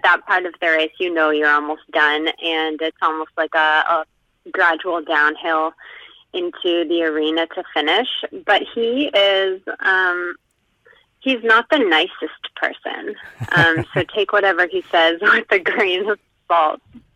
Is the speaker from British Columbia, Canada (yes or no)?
no; Windsor, Ontario, Canada; I grew up in Windsor, and you never know what you're going to get at the end of March.